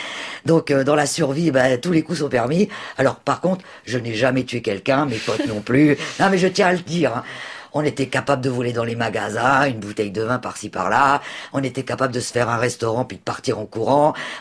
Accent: Normandy, France; Sachant que je venais de Normandie, quand même.

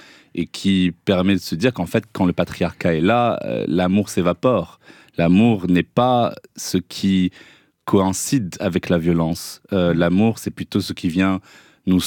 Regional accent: Casablanca, Casablanca-Settat, Morocco; Quand on est un jeune adolescent au Maroc, on a grandi à Casablanca

